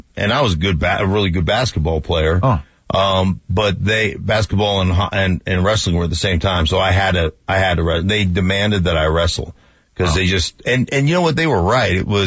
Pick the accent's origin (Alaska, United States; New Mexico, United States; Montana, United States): Alaska, United States; I grew up in Alaska, so hockey was the, like, I didn't play.